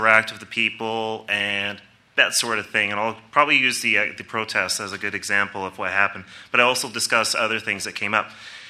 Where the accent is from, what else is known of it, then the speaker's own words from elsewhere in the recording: Vancouver, British Columbia, Canada; I am from Vancouver, as someone else is too.